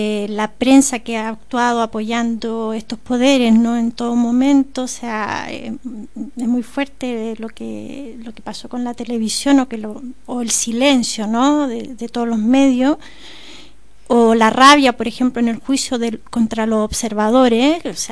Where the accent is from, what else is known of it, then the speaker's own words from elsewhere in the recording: Chile; now in Barcelona, Spain; uno como chileno llega a Barcelona y quiere otra cosa